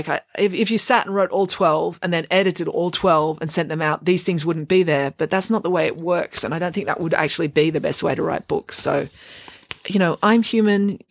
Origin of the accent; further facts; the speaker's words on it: Dursley, South West England, United Kingdom; to get married in Dursley, my hometown, in England, because I wasn't a full-time resident there.